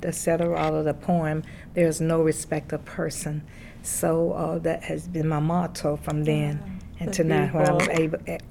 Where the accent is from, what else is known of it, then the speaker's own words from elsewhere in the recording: Davidson, North Carolina, United States; And I was raised in Braley's. It's called Braley's Alley now. Mm-hmm. It used to be the alley.